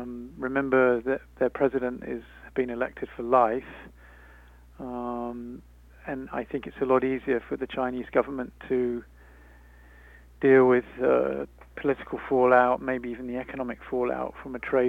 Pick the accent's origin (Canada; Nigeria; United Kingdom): United Kingdom; I mean, you know, my home country, they've now delayed the vote on the withdrawal agreement for Brexit.